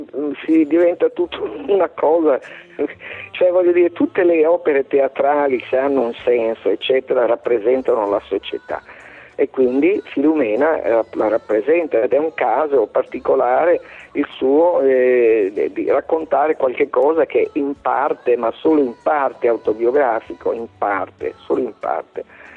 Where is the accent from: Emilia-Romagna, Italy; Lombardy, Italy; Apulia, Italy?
Emilia-Romagna, Italy; Carpi; Poi l'andavo anche a Carpi, il mio paese, per farmi la gentilezza, hanno fatto tre repliche